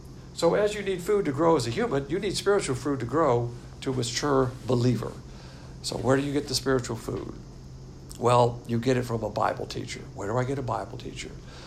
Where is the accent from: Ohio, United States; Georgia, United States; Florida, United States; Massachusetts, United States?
Florida, United States; Pensacola; born there; I was born in Pensacola in a hospital.